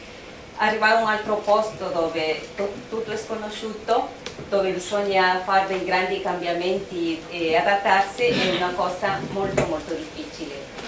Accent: Ecuador; sono dall'Ecuador

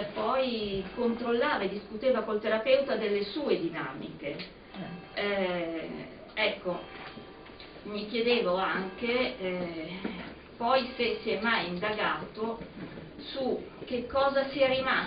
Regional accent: Bordighera, Liguria, Italy; vivevo al confine, no? Vengo da Bordighera, ai confini con la Francia, e studiavo proprio all'ultimo liceo di confine, a Ventimiglia

